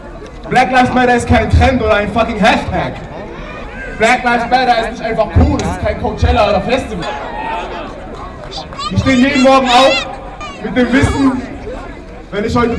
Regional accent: Mannheim, Baden-Württemberg, Germany; born there; Na Scheiße, ich bin in Mannheim geboren.

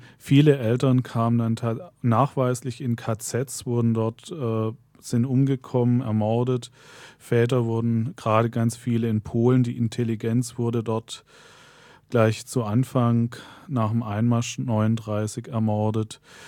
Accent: Freiburg, Baden-Württemberg, Germany; Ja, ich komme aus Freiburg

